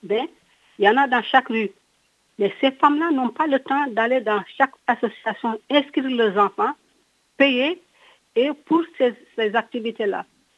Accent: Kaolack, Senegal; Je suis de Kaolack, à 191 km de Dakar.

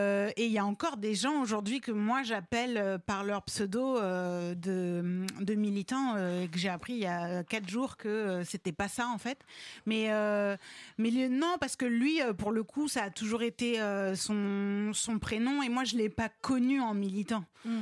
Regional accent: France; moi, en tant que Française, je n'ai pas appris à l'école

